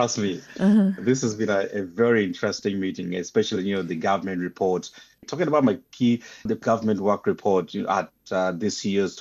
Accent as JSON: {"language": "English", "region": "Northern Region", "country": "Uganda", "said": "I come from Uganda. I work in Kenya. I'm not"}